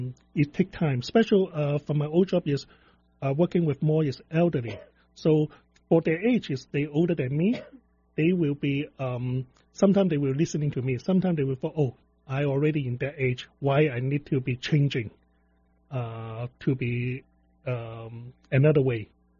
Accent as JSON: {"language": "English", "country": "Hong Kong", "second_language": "English", "moved": "as an adult", "said": "I come from Hong Kong to study at 1996."}